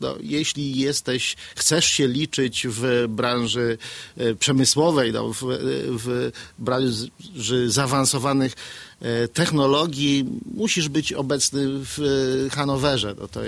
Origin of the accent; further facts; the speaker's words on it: Białystok, Podlaskie Voivodeship, Poland; my z Białegostoku.